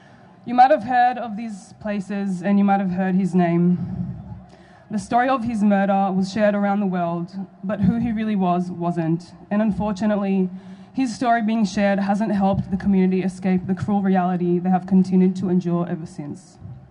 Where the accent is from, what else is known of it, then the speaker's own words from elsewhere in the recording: Israel; I was born in colonized Palestine, or so-called Israel, And like most Jewish Israelis, I grew up immersed in Zionism